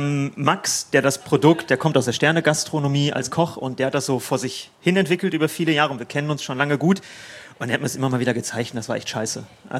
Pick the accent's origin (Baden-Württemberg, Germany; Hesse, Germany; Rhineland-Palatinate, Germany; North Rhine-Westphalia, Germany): Hesse, Germany; Frankfurt; also wir kommen halt aus Frankfurt